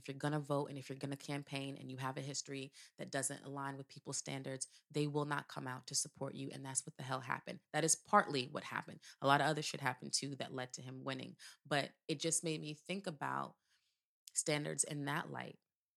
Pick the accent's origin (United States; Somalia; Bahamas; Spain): United States; Morgantown, West Virginia; Tuesday, I drove into Virginia from my hometown of Morgantown, West Virginia